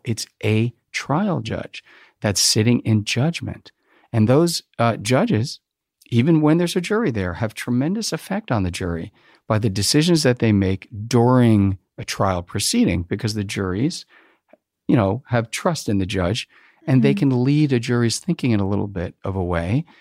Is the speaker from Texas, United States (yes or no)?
no; New Jersey, United States; Yeah, I grew up in New Jersey.